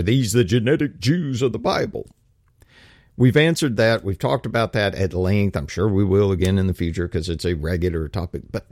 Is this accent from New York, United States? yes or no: no; Texas, United States; I've said, if you say, you know, Texan, because I'm from Texas, well, that can mean a lot of things.